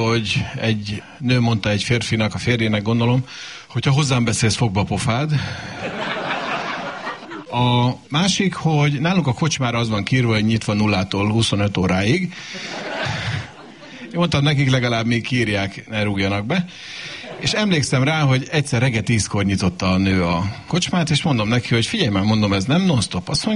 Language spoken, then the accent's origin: Hungarian; Hajdúdorog, Hajdú-Bihar, Hungary; Sokan nem tudják, hogy én hajdudorogi származású vagyok. Amikor még gyermek voltam, ez község volt, most már ugye város